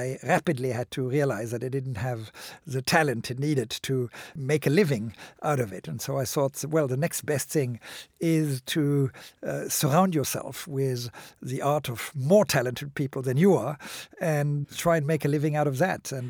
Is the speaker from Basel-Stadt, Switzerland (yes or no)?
yes; Basel, Basel-Stadt, Switzerland; I grew up in, and I was born in Basel in Switzerland. And that's a city which, despite its relatively small size, has a fantastic tradition in the arts.